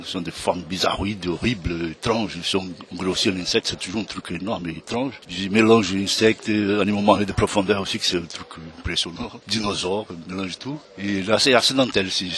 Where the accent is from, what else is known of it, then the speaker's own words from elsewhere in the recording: Rio de Janeiro, Brazil; mon enfance à Rio, au bord de la mer de cette région de Rio, c'est forêt vierge, exubérante, et la mer, et plage au sable blanc